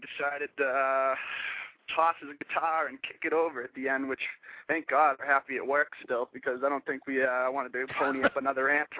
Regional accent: Boston, Massachusetts, United States; now in Los Angeles, United States; I'm from Boston, and I moved to LA like 3 years ago.

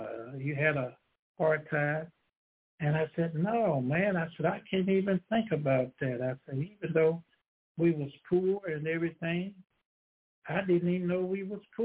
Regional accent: the South, United States; Growing up in the South, we didn't know no difference.

